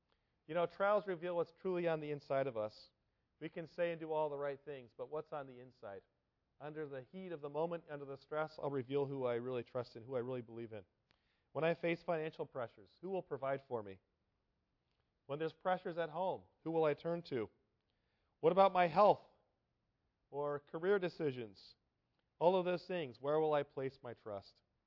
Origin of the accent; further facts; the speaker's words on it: California, United States; I grew up in California, and where I grew up, we'd only get a few inches of rain.